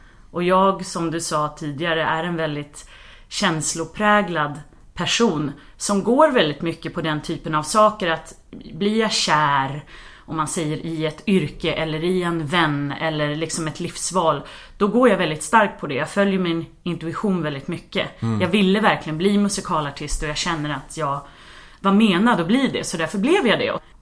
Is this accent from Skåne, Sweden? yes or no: no; Stockholm, Stockholm County, Sweden; Jag är uppvuxen här i Stockholm på en stadsdel som heter Östermalm.